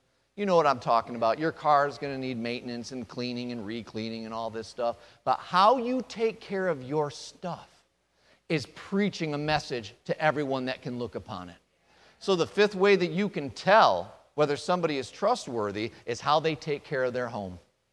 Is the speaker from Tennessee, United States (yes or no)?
no; Allen Park, Michigan, United States; So I'm pulling up one of the streets that where I grew up. I grew up in the Allen Park area.